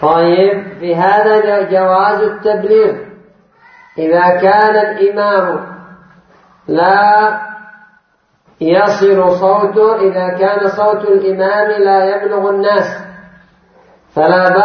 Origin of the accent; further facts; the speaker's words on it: Yemen; وهذا من البدع عندنا في اليمن